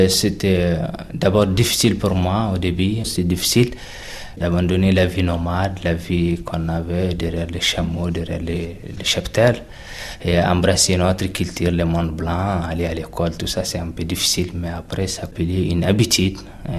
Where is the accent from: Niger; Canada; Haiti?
Niger; Gofat, Agadez; Je suis originaire de Gofat, Agadez, au Niger. C'est un village de 400-500 habitants, hein, constitué des éleveurs et un peu de nomades aussi, ainsi que des agriculteurs qui commencent à s'installer. C'est un village à la porte du désert.